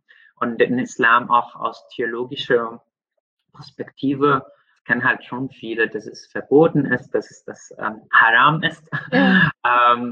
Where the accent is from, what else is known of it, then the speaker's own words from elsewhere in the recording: Syria; Also ich bin in Syrien aufgewachsen und ich habe ein großes Teil meines Lebens dort gebracht.